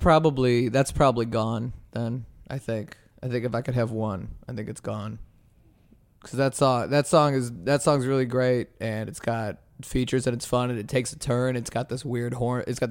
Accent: Detroit, Michigan, United States; I'm from Detroit. We drive.

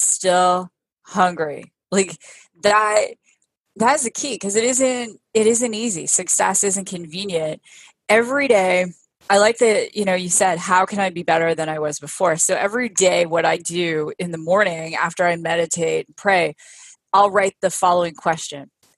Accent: Canada; moved away as an adult; now in United States; So my listeners know I'm originally from Canada.

